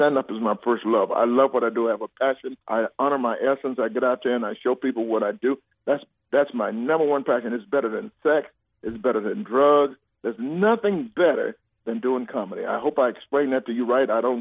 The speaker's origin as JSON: {"language": "English", "town": "Atlanta", "region": "Georgia", "country": "United States", "tie": "born or raised there", "moved": "yes", "said": "I'm born and raised in Atlanta, right?"}